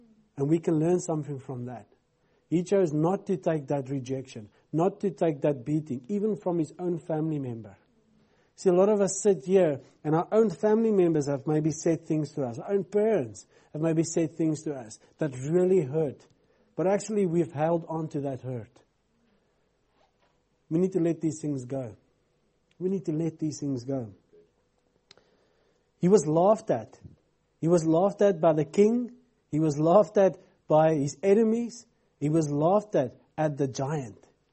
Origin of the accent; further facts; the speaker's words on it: South Africa; first language Afrikaans; English is a second language; I couldn't even read Afrikaans. What about English? Afrikaans is my native tongue.